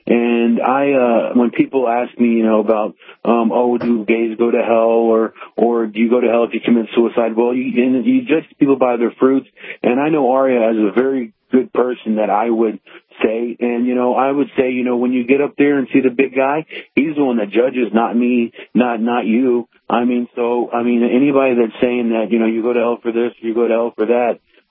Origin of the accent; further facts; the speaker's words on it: the South, United States; Because I'm from the South.